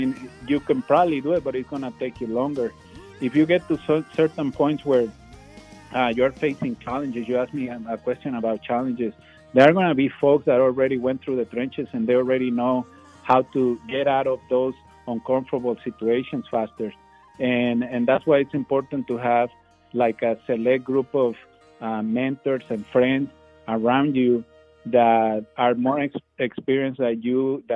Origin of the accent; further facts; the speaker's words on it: Mexico; English is a second language; moved away; I was born and raised in Mexico, moved here in 2006, and I didn't really speak that much English.